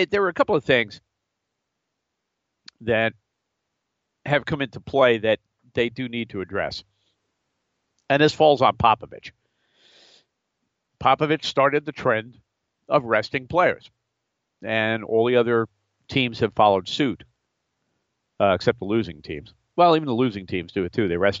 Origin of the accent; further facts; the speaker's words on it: New York, United States; I'm not from Cleveland. I'm from New York.